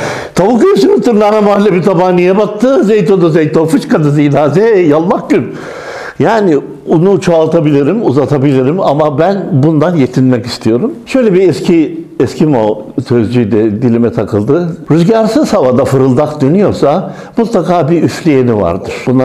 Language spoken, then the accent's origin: Turkish; Aksaray, Aksaray Province, Turkey; Şimdi ben Aksaray'da doğdum, büyüdüm.